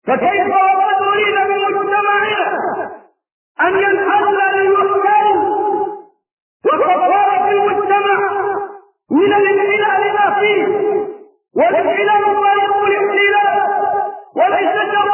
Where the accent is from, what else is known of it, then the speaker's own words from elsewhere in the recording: Egypt; ثم عدت الى بلدتي الحبيبه التي هي مصر